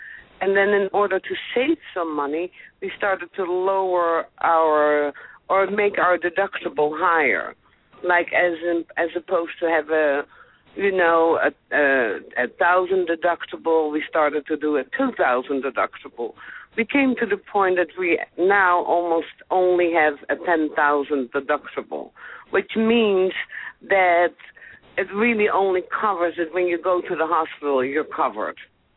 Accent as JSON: {"language": "English", "country": "Netherlands", "also_born_or_lived": "Israel", "second_language": "English", "moved": "yes", "lives_now": "United States", "said": "I'm from Holland"}